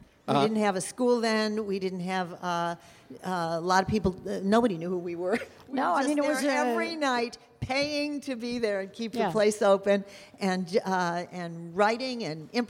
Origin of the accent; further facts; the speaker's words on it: Chicago, Illinois, United States; No, I had started in Chicago. I grew up in Chicago. I started classes at Second City. And four of my friends and I moved out here.